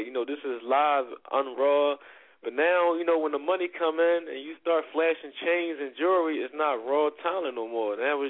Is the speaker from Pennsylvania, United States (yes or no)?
yes; Philadelphia, Pennsylvania, United States; when I say I'm from Philly, like, I'm the definition of it.